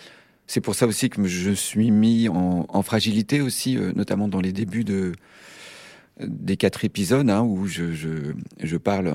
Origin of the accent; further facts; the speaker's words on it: France; en tant que Français, il faut avoir quand même beaucoup d'humilité par rapport à ça